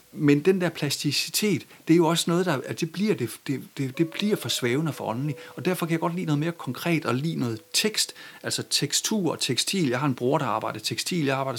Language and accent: Danish; Thorning, Central Denmark Region, Denmark; jeg voksede op i Blikkers egen ved Torning